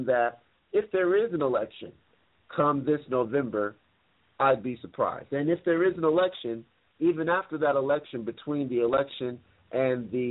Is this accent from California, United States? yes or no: yes; Los Angeles, California, United States; And they know that, you know, I'm from Los Angeles